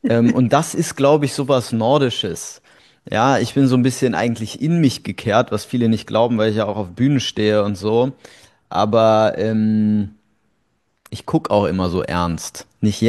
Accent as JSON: {"language": "German", "town": "Bonn", "region": "North Rhine-Westphalia", "country": "Germany", "said": "Naja, also ich komme aus Bonn, aus dem Rheinland."}